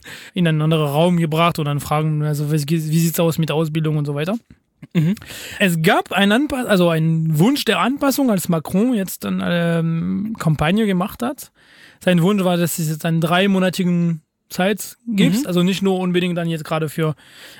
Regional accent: France; German is a second language; Und bei uns in Frankreich geht darum so Abi und dann schnellstmöglich einsteigen und weiter.

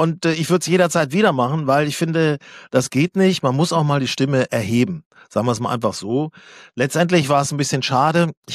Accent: Germany; als Tourist, als Deutscher auf Mallorca

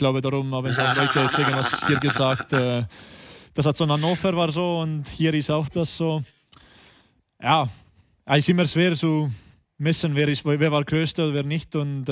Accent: Põlva, Põlva County, Estonia; German is a second language; Und ich komme aus Stadt in Pölva.

